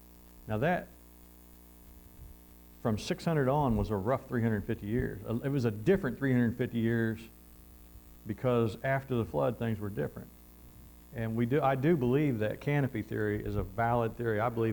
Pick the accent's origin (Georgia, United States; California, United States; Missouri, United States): Missouri, United States; And I'm from Missouri. I know what that stuff's about. We know where the hillbillies made their own wine, you know.